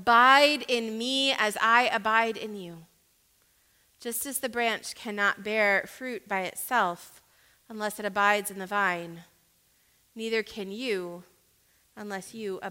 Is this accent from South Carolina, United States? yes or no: yes; South Carolina, United States; also born or lived in Florida; Growing up in South Carolina and Florida, I know this well.